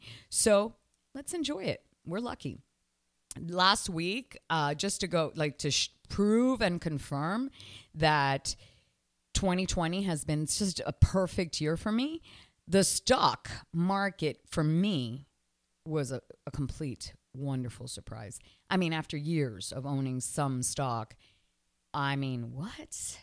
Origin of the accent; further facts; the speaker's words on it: Canada; Now, I was raised in Canada, and I played hockey as my physical education, as well as skiing.